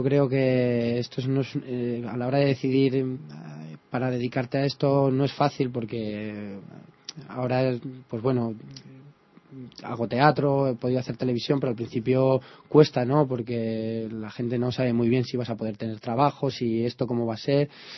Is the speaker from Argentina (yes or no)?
no; Pinto, Community of Madrid, Spain; now in Madrid, Spain; vivo en Madrid, lo que pasa que sí, me he criado en Pinto y hasta hace muy poco vivía en Pinto.